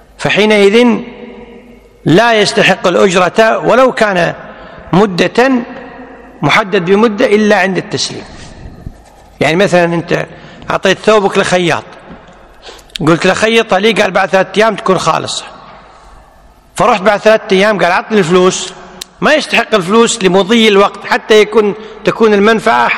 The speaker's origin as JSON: {"language": "Arabic", "country": "Kuwait", "said": "الدوله عندنا بالكويت تعمل بالمذهب المالكي"}